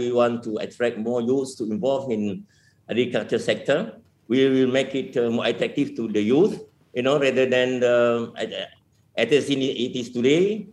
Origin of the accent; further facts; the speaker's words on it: Malaysia; We are from Malaysia.